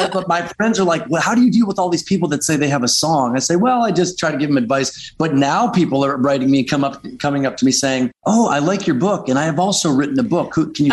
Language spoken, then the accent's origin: English; Detroit, Michigan, United States; now in Los Angeles, United States; I grew up in Detroit. I loved watching MTV. I wanted to crawl inside the TV. So I moved out to Los Angeles